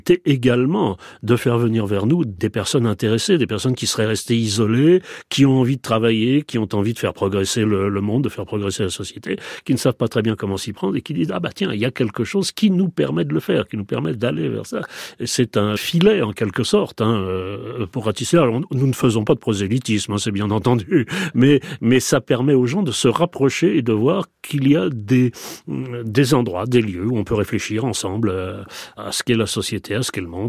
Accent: Paris, Île-de-France, France; born there; moi je suis parisien de naissance, hein, c'est évidemment ma capitale

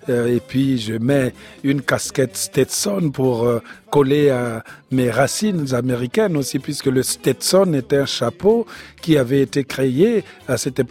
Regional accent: Republic of the Congo; je viens du Congo-Brazzaville

